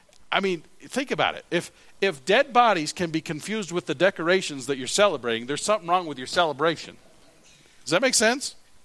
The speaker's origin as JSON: {"language": "English", "region": "South Dakota", "country": "United States"}